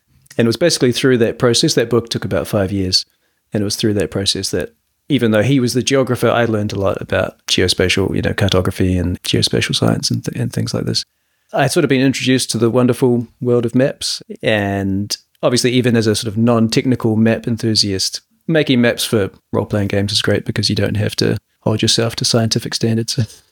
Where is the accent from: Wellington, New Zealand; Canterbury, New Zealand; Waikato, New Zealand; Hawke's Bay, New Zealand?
Wellington, New Zealand; I'm from Aotearoa, New Zealand, Wellington specifically.